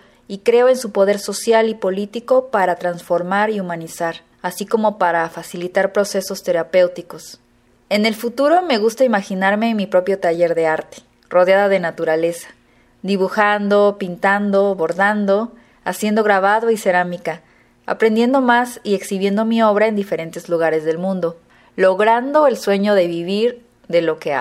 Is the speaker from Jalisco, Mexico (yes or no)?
no; Teocelo, Veracruz, Mexico; soy originaria de Teocelo, Veracruz y soy mexicana.